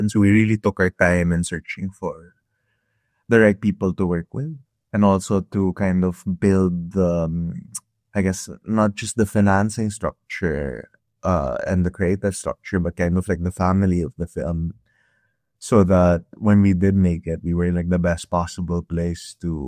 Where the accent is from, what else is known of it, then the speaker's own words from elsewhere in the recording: Philippines; moved away as an adult; I am Filipino. I mean, I grew up in the Philippines. I was in the Philippines till I was like 26 years old.